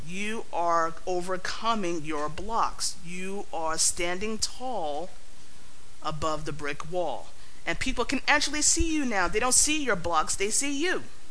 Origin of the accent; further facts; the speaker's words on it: Bronx, New York, United States; accent: Bronx; You know, I'm from New York, and I live in the Bronx, and I was raised here. And I have a very distinct Bronx accent, so I'm going to say things a little funny.